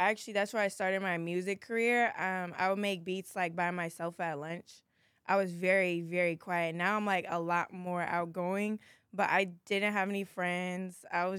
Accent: Los Angeles, California, United States; I'm from Los Angeles, California. More specifically, Inglewood, Playa del Rey area.

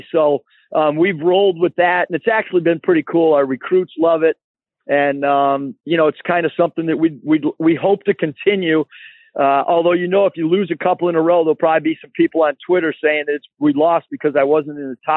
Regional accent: San Diego, California, United States; You know, growing up in San Diego, California, it was really hard to get me out of anything but a hoodie and a pair of shorts.

